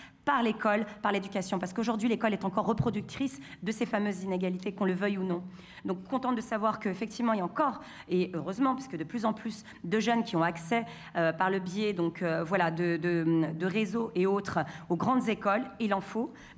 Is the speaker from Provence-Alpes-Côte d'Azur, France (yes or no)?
no; Saint-Denis, Île-de-France, France; je suis maman de 5 enfants. J'habite en Seine-Saint-Denis, je viens précisément de la ville de Stein. Je suis native de Saint-Denis et je vis sur la ville de Stein.